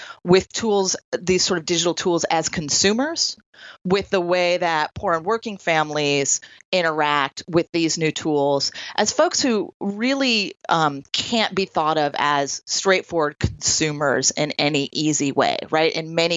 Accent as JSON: {"language": "English", "town": "Troy", "region": "New York", "country": "United States", "tie": "born or raised there", "said": "a residential YWCA here in my hometown of Troy, New York"}